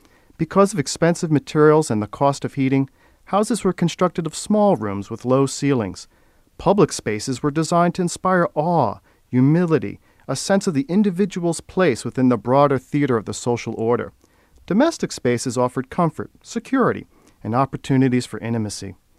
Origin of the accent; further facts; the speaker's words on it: Winchester, Massachusetts, United States; A few years ago, my hometown of Winchester, Massachusetts, had to either demolish or restore its crumbling town hall.